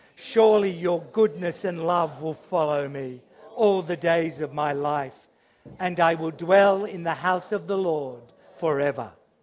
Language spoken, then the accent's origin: English; Sydney, New South Wales, Australia; And we grew up in Sydney, and often for us, Christmas was going back visiting my mother's family in particular.